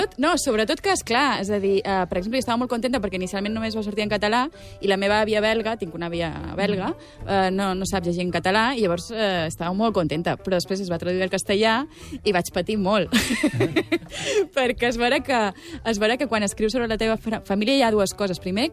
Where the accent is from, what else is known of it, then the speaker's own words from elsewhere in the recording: Balearic Islands, Spain; Soc de Mallorca, llavors la illa i la família és refugi